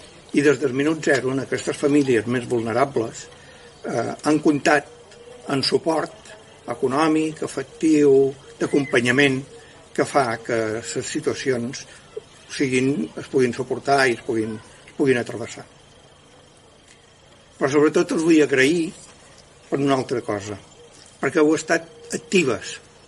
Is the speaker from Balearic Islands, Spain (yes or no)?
yes; Ciutadella, Balearic Islands, Spain; som de Ciutadella, i he fet feina